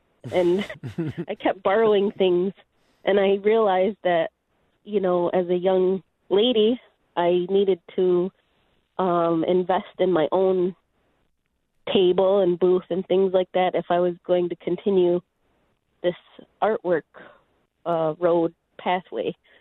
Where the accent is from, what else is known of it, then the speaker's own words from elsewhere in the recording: Rochester, New York, United States; also born or lived in Tonawanda; So I was born in Rochester and raised there, and I spent a good deal of time also in Tonawanda, where Jamie's from